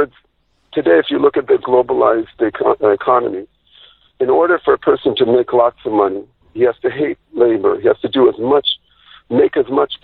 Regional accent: United States; I mean, I was born in America in the middle of a suburban area. I grew up as a sports, how do you say, a jock

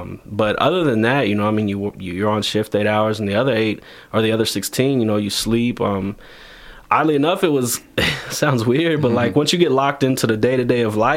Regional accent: Frankfurt, Hesse, Germany; So she decided to move back to Frankfurt because that's where she was. We're both from Frankfurt, to be around family

